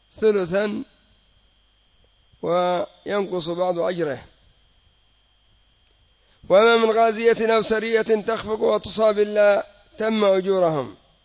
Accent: Yemen; كما يقول العامة عندنا في اليمن ينفخ، يضيع الوقت

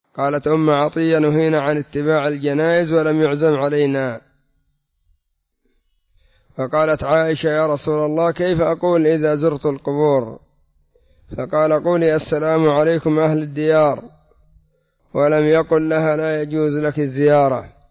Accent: Yemen; وعندنا في اليمن عدد ليس بالقليل سواء في بلاد الجبال بسبب الرافضة أو في التهائم بسبب الصوفية

